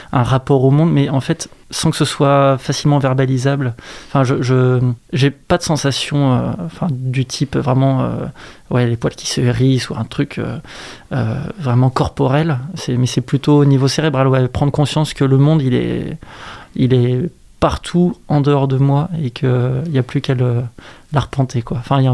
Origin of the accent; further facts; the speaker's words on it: Saint-Nazaire, Pays de la Loire, France; Je suis né, j'ai grandi à Saint-Nazaire, donc jusqu'à mon école primaire, collège, lycée, jusqu'à Saint-Nazaire, enfin à Saint-Nazaire, jusqu'au bout.